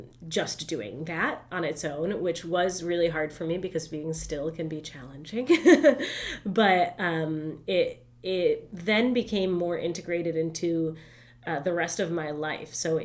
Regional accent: Rochester, New York, United States; I grew up in Rochester, New York, so she was a member of the Rochester Zen Center, and they would go to meditate.

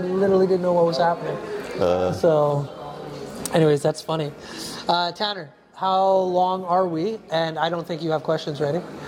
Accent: Canada; if you ever go to the east coast of Canada, Newfoundland, PEI, Nova Scotia, you can watch a lot more soccer there. I find when I go travel to that part of our country

